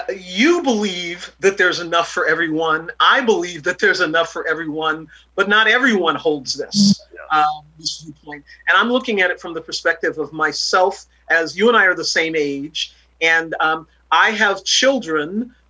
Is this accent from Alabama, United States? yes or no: yes; Huntsville, Alabama, United States; I grew up in the South. I grew up in segregation. I personally saw things. My parents were very active in the civil rights movement. I grew up in Huntsville, Alabama.